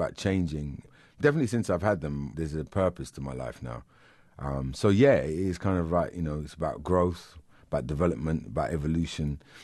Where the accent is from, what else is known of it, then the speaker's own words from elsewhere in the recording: Canterbury, South East England, United Kingdom; Growing up in Canterbury, Canterbury's in the south part of England. There's not a lot of black people there. I went to a secondary school of 1,200 kids. There was only six of us that were black.